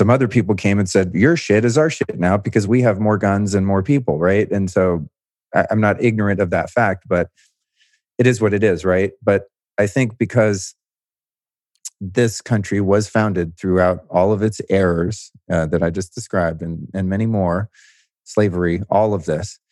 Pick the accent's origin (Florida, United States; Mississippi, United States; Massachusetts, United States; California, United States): California, United States; my mom was born and raised in Berkeley. I grew up in the Bay Area.